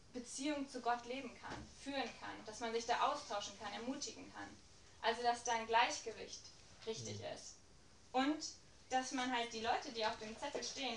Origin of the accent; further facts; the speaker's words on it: Nierenhof, North Rhine-Westphalia, Germany; weil Nierenhof ist für mich wirklich meine Heimat, also meine Wurzel ist